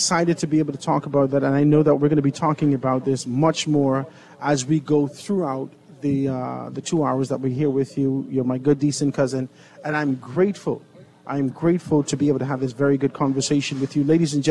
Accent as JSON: {"language": "English", "country": "New Zealand", "said": "No, I'm from New Zealand."}